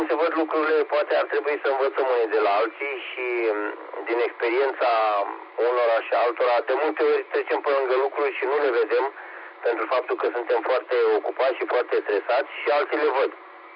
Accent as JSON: {"language": "Romanian", "country": "Romania", "said": "Și noi suntem români și trebuie să iubim România."}